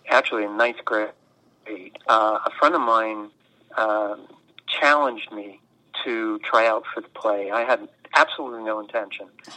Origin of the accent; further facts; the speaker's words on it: New York, United States; also born or lived in Philadelphia; I grew up in the Catskills in New York, which is beautiful in the summer, but very, very cold in the winter, and then spent most of my life in Philadelphia